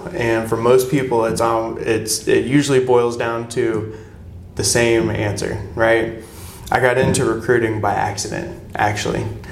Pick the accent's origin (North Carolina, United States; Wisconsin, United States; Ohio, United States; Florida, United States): Florida, United States; Come on, man. We're from Florida.